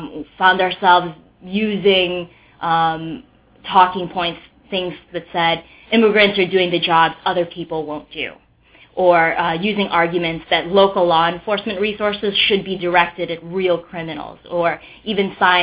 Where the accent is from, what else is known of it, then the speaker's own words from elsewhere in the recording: Wisconsin, United States; And I was born in Brooklyn, New York, but grew up in much of my life in small town, little white cow town, Wisconsin